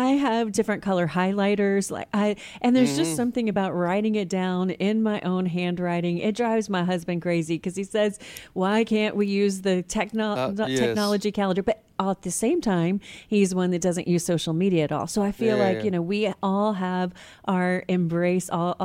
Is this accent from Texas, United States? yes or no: yes; Houston, Texas, United States; I grew up in Space City.